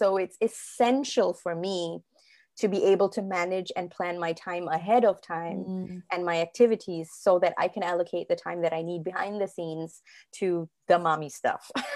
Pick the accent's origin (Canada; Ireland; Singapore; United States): Singapore; And also for me as a Singaporean, I was like, oh my God, that's incredible.